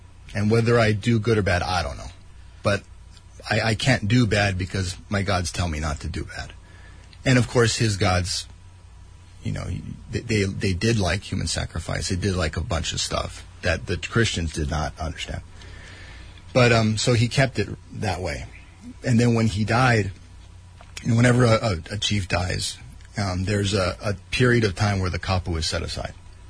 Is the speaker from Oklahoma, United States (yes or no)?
no; Hawaii, United States; Now, I love Hawaiian people. I'm Hawaiian. I'm very biased, right?